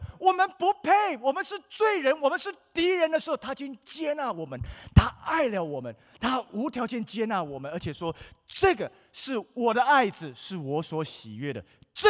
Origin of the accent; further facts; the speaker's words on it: California, United States; 因为北加州是我长大的地方。